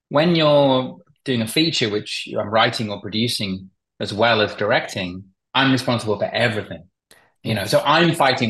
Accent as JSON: {"language": "English", "country": "United Kingdom", "said": "I'm British"}